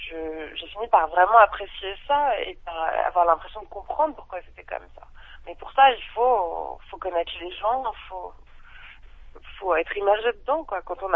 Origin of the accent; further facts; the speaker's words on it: Provence-Alpes-Côte d'Azur, France; Donc, peut-être que je rentrerai en France ou à Nice. En l'occurrence, moi, je suis de la Côte d'Azur.